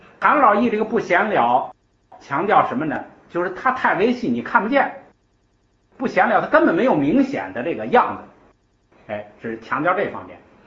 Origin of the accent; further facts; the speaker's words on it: China; 我们中国人不喜欢那么繁复